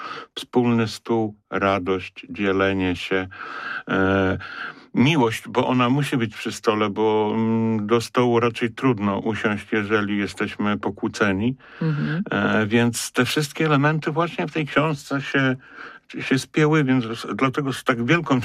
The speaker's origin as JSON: {"language": "Polish", "town": "Poznań", "region": "Greater Poland Voivodeship", "country": "Poland", "also_born_or_lived": "Zamość", "said": "ja jestem z poznaniakiem, wielkopolaninem, ale z racji pracy mojego taty mieszkaliśmy w Zamościu."}